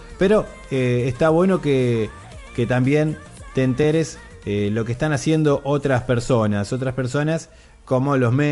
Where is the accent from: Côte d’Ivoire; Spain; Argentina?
Argentina; Yo soy argentino, de nuestro país.